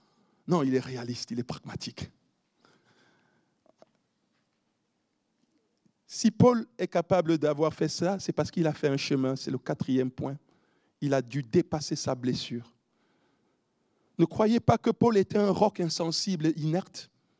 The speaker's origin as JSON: {"language": "French", "country": "Cameroon", "said": "comme on dit chez nous, chez moi, d'où je viens loin là, du Cameroun"}